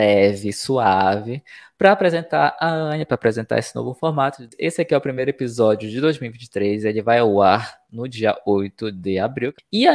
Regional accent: Manaus, Amazonas, Brazil; Tipo, eu sou de Manaus, né?

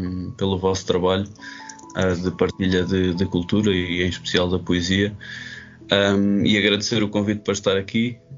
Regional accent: Sintra, Lisbon, Portugal; sempre que tenho de dizer de onde é que sou, digo sempre que sou de Sintra, porque é o lugar onde sinto que pertenço, na verdade.

